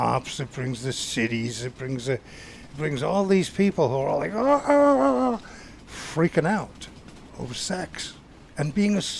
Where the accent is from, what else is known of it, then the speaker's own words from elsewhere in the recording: Italy; English is a second language; now in Montclair, United States; So when I came to this country way long ago in 1951, I didn't speak English. I was Italian, so that was not too good during that time. And I settled down in Montclair, New Jersey.